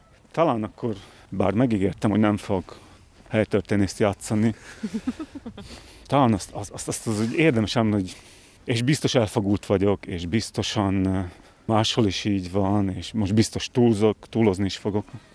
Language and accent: Hungarian; Moldava nad Bodvou, Košice Region, Slovakia; én Szepsinek az úgynevezett hegy nevű részén nőttem fel, ami azt jelenti, hogy volt kertünk is, volt tyúkunk is, volt nyulunk is, és itt volt, akinek még sertése is volt. Tehát ez ilyen kevert életmód volt akkoriban.